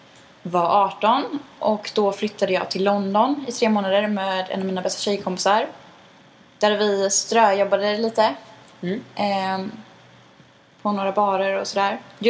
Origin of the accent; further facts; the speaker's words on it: Gothenburg, Västra Götaland County, Sweden; jag är uppvuxen i Göteborg också. Med min mamma, min pappa och min yngre bror.